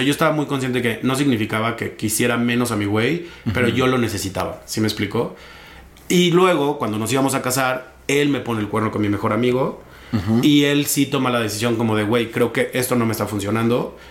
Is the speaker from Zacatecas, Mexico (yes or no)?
no; Querétaro, Mexico; Yo vengo de Querétaro, ¿no? Entonces, es una ciudad súper conservadora, como muy cerrada.